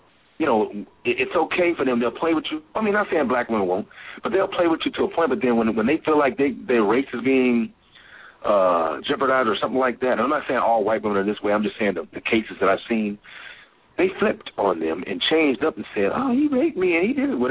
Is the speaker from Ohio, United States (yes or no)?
no; Kansas City, Missouri, United States; I grew up in a time in the 60s and 70s. And, you know, I grew up in Kansas City, so it was a little different for me.